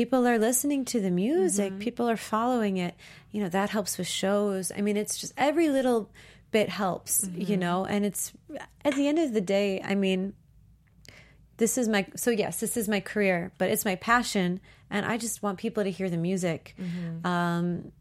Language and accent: English; Chicago, Illinois, United States; which was crazy because I'm from Chicago.